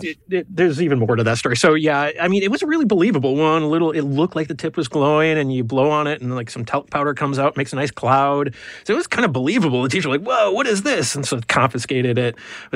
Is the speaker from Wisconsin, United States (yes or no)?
yes; Wisconsin, United States; I grew up in Wisconsin. Both of my parents were in medicine.